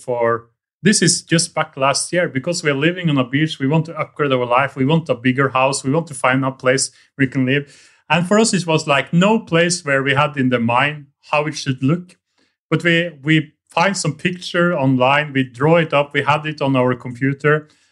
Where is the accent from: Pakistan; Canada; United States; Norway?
Norway; moved away as an adult; now in abroad; Moved there because I'm from Norway, so I was didn't feel I was fitting in the Norwegian society